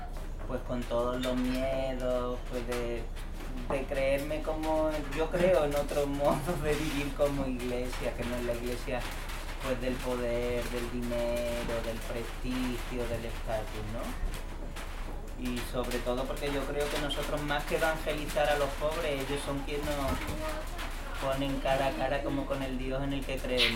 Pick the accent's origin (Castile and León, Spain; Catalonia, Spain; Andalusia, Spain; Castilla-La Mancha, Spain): Andalusia, Spain; Málaga; Yo soy del sur de España, un sitio que se llama Málaga.